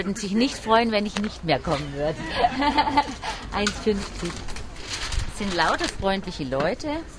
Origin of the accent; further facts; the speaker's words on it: Nonnenhorn, Bavaria, Germany; Wir kommen von Nonnenhorn am Bodensee.